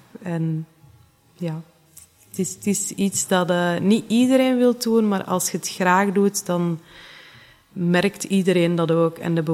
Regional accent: Scherpenheuvel, Flanders, Belgium; ben 31 jaar en ik ben hier zorgkundige in Keijof. En ik kom van Scherpenheuvel, dus dat is wel een eindje.

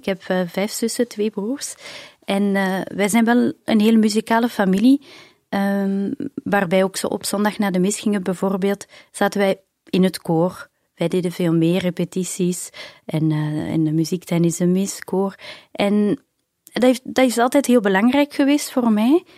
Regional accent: Brussels, Brussels-Capital Region, Belgium; ik ben opgegroeid in Brussel. Mijn vader is een Brusselaar, mijn moeder een Hollandse. En wij gingen ook regelmatig in het Frans naar de kerk.

